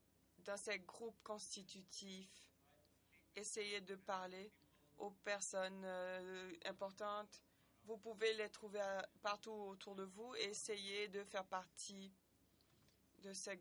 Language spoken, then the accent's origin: French; North Macedonia; je viens de Macédoine